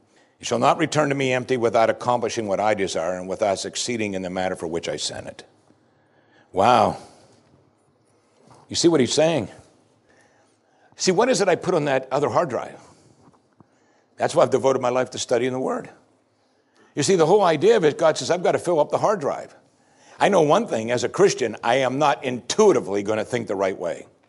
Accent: Pennsylvania, United States; We were in all kinds of snows when I grew up in Pennsylvania.

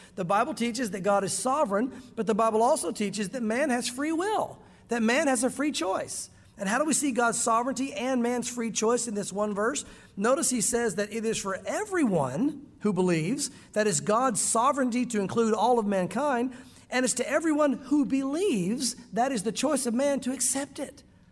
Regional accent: the South, United States; Because you guys are from the South, and so am I. And growing up in the South, you went to church every Sunday.

